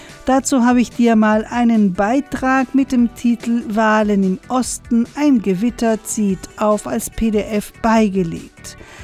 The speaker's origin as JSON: {"language": "German", "country": "Argentina", "said": "also bei uns in Argentinien ist das alles immer entweder schwarz oder weiß"}